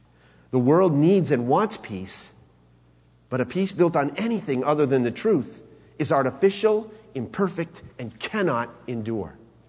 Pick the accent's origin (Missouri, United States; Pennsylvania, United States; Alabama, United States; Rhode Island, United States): Rhode Island, United States; Back in the 60s, when I was growing up in Rhode Island, my grandmother used to have a closet full of board games.